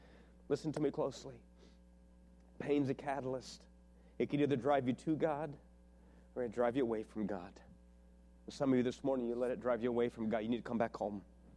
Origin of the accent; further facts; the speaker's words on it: West Virginia, United States; born there; I was born in West Virginia, so I can say that, right?